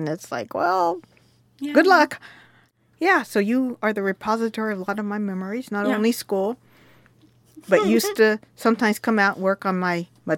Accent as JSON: {"language": "English", "town": "Long Beach", "region": "California", "country": "United States", "tie": "born there", "said": "you know, in colloquial English, you know, I was born in Long Beach, you know"}